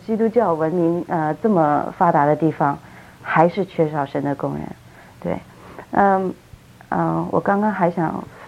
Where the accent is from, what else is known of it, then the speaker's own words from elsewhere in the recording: China; 也许让我们中国人，因为我们的样子跟他们非常的像，皮肤颜色各方面